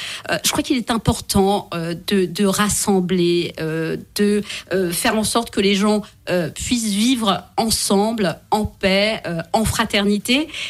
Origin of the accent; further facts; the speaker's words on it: Elbeuf, Normandy, France; quand j'étais ado à Elbeuf, je suis née à Elbeuf